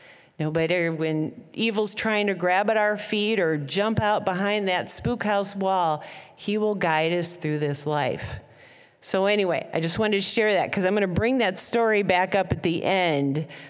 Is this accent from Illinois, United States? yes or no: yes; Peoria, Illinois, United States; I grew up in Peoria, Illinois. And at Halloween time in Peoria, they used to take these old, plain old 1920 houses and turn them into spook houses.